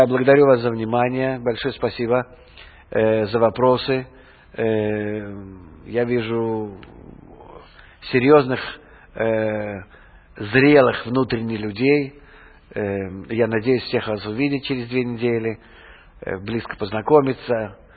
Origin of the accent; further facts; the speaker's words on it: Saint Petersburg, Russia; moved away as an adult; Я вырос в Ленинграде, и воспитался, и получил образование. Я уехал уже 28-летним человеком оттуда, уже, так сказать, сформировавшимся.